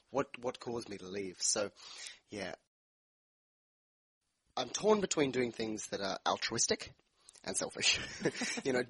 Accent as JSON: {"language": "English", "country": "Australia", "said": "I gotta say, I'm an Aussie, true and true blue Aussie. I've got a I've love of the country. It's my home."}